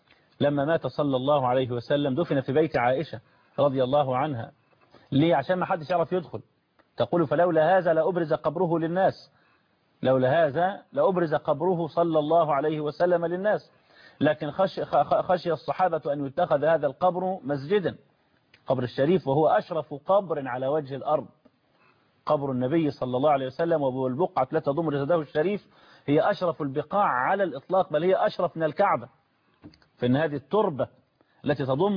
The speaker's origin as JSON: {"language": "Arabic", "country": "Egypt", "said": "احنا ما كانش عندنا في مصر مزارات ولا قبور"}